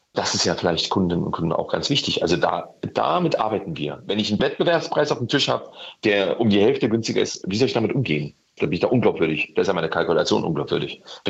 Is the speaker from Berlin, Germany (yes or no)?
yes; Berlin, Germany; ich komme aus Berlin und habe diese Entscheidung gefällt, hierher zu ziehen